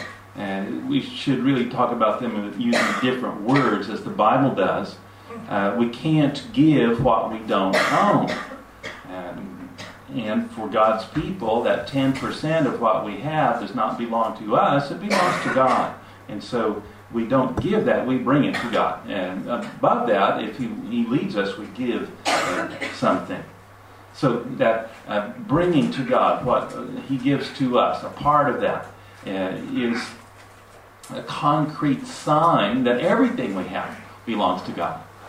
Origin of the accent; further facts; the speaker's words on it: United States; now in Japan; research about attitudes that people in the U.S. have about giving. Sorry to talk about my own country, my home country here so much.